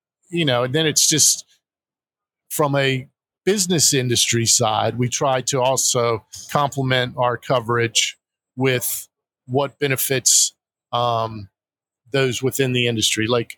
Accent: Columbus, Ohio, United States; I'm actually from Columbus, Ohio.

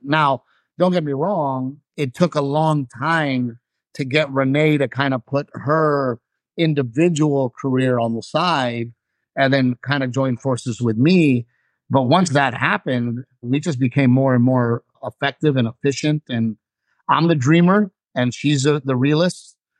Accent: Corpus Christi, Texas, United States; people in Corpus Christi think I'm famous and they see the special, then I will always sell tickets in my hometown.

